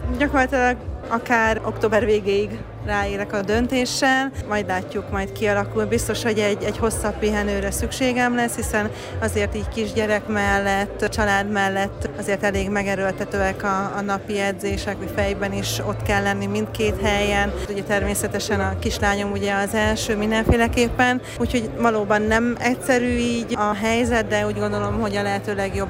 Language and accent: Hungarian; Szeged, Csongrád-Csanád, Hungary; born there; viszont Szegeden élek, én ott is születtem